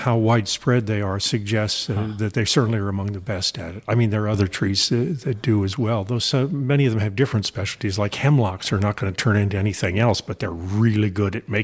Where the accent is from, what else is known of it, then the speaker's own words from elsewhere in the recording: California, United States; I grew up in California and we had a lot of oaks and there were oaks in my backyard and there were oaks everywhere I went walking and I loved them. And then I came east